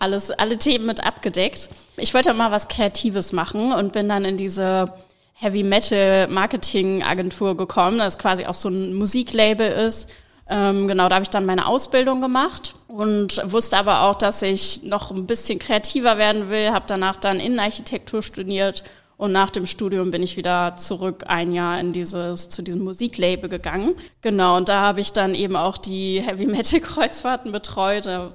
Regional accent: Hanover, Lower Saxony, Germany; 29 Jahre alt, bin gebürtige Hannoveranerin

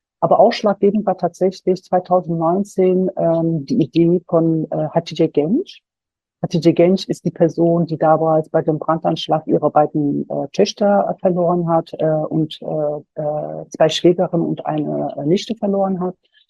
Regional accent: Solingen, North Rhine-Westphalia, Germany; ich bin selber Solingerin. Ich bin gebürtige Solingerin und ich war damals 19 Jahre alt, als der Brandanschlag verübt wurde.

